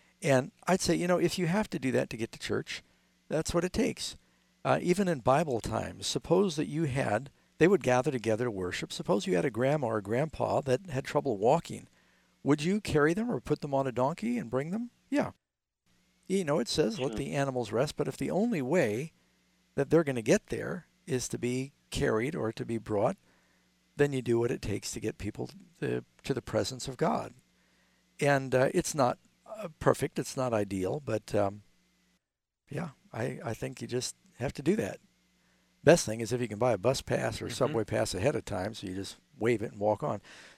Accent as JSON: {"language": "English", "town": "New York City", "region": "New York", "country": "United States", "tie": "born or raised there", "said": "In New York City, I grew up in New York City, and I've done meetings there."}